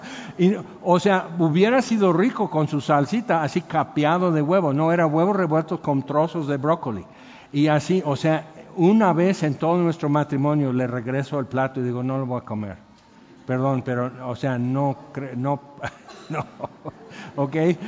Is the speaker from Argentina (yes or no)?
no; Tehuacán, Puebla, Mexico; now in Cuernavaca, Mexico; yo vengo hablando del sureste de Puebla, que es entre Oaxaca, Veracruz y así en Tehuacán.